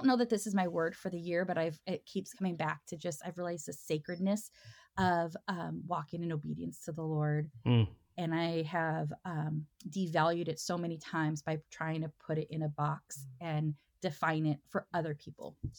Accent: El Monte, California, United States; because I grew up in El Monte, but like Los Angeles area.

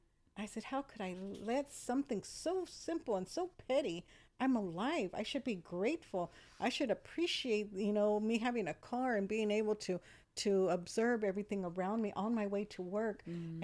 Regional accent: Watsonville, California, United States; also born or lived in Santa Cruz; I was born in Santa Cruz, California, raised in Watsonville, and I have three beautiful daughters.

